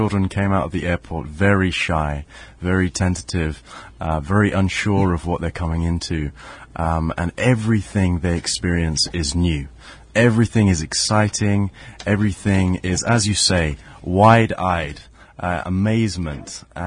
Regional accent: London, United Kingdom; No, I'm from London.

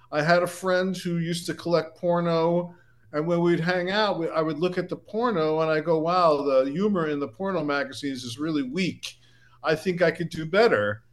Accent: Brooklyn, New York, United States; You know, I was from Brooklyn.

